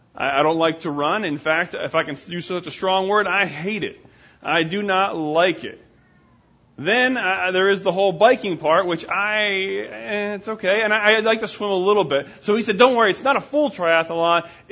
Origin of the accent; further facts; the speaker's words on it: New Jersey, United States; I'm originally from New Jersey, so I like to say northeast of here.